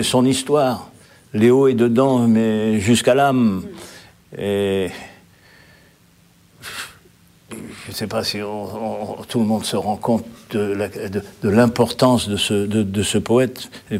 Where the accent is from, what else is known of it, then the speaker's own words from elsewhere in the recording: Nice, Provence-Alpes-Côte d'Azur, France; born there; moi je suis né à Nice